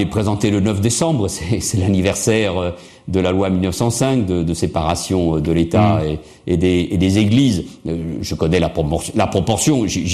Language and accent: French; France; moved away as an adult; now in Barcelona, Spain; J'ai exercé les plus hautes responsabilités en France, je suis français, je suis un patriote, je souffre quand je vois mon pays attaqué, j'ai changé de pays, je suis venu à Barcelone pour des raisons personnelles, intimes, qui ne regardent que moi